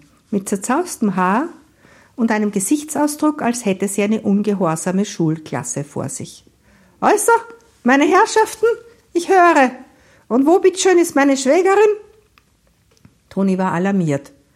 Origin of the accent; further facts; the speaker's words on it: Lilienfeld, Lower Austria, Austria; Ja, also ich bin im Mostviertel aufgewachsen, nicht in Lunz, sondern in Lilienfeld.